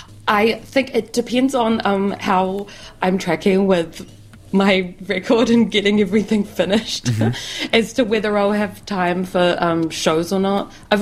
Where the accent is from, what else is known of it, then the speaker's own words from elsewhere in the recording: Christchurch, Canterbury, New Zealand; I'm going back to my hometown of Ōtautahi, which I'm really excited for because I've been away for, 8 months.